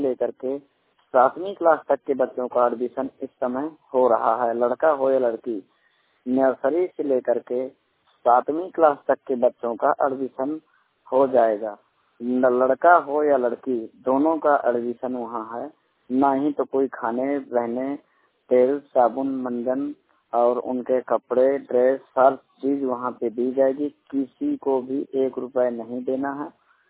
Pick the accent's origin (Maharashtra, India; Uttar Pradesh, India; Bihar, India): Uttar Pradesh, India; Banda; मैं बांदा उत्तर प्रदेश का मूल निवासी हूँ